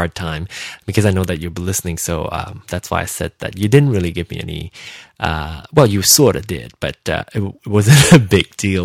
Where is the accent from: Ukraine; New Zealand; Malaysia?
Malaysia; Penang; I do a show entirely in Hokkien, and specifically Penang-style Hokkien, because I'm from Penang, Malaysia.